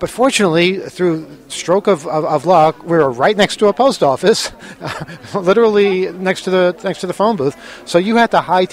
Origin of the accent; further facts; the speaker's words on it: United States; I'm at a payphone. I'm an American. I don't know anything.